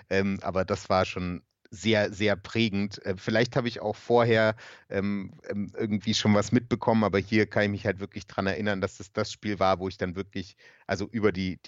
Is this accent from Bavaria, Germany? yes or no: yes; Bavaria, Germany; ich komme ja aus Oberfranken eigentlich